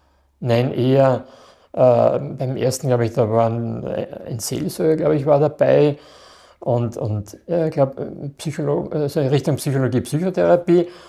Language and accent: German; Krems, Lower Austria, Austria; Also, weil ich öfters gefragt werde, bei uns in Krems.